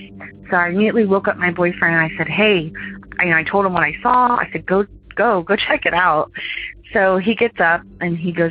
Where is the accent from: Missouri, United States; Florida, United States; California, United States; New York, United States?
Florida, United States; Jacksonville; Hi, guys. … I'm from Jacksonville, Florida.